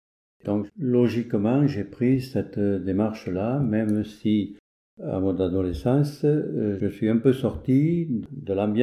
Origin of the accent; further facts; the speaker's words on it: Navarrenx, Nouvelle-Aquitaine, France; now in Monein, France; Je suis originaire du canton de Navarreins, un petit village au Jeune Cantor. Je suis marié avec Françoise. On habite Monin depuis 1978.